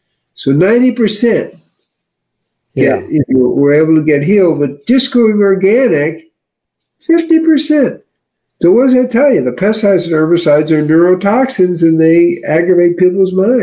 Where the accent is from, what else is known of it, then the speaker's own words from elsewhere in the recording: Chicago, Illinois, United States; Are you familiar with that? I'm from Chicago, that's why.